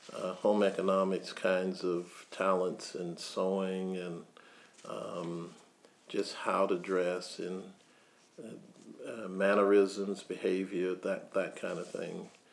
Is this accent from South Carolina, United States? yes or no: yes; Denmark, South Carolina, United States; So I grew up in Denmark, had a fairly large African-American community